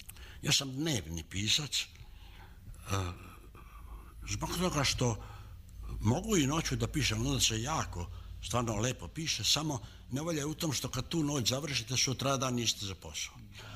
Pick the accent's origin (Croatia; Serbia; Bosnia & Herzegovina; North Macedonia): Serbia; Morović, Vojvodina; vratio se svoje kući u Moroviću Srem